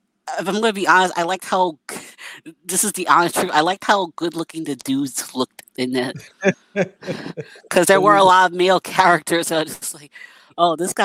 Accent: New York City, New York, United States; New York City. I don't want to specify any more than the city.

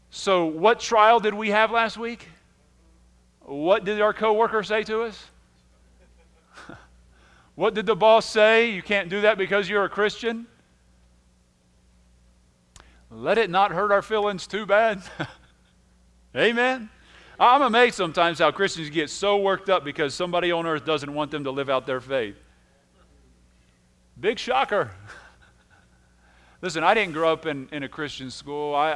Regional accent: United States; and I'm an American through and through, brother. I mean, there's no greater nation on the earth.

